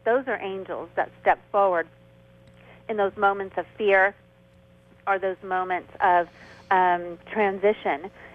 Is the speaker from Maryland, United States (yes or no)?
no; California, United States; I think she was in Kansas, and we're from California